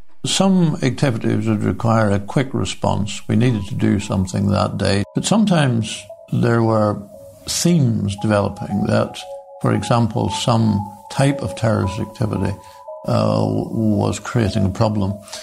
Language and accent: English; Northern Ireland, United Kingdom; Because I grew up in Northern Ireland, because I knew a lot of the background